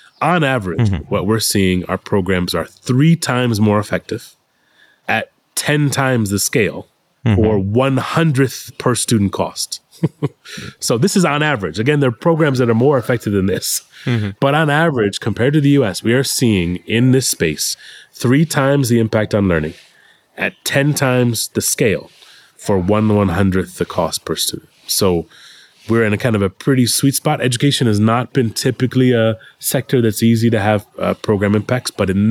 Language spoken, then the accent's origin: English; United States; I'm an American.